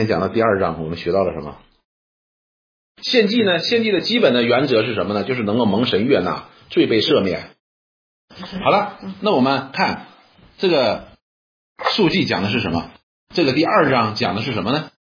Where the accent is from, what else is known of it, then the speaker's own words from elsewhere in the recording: China; 我们中国人都喜欢什么？风调雨顺，五谷丰登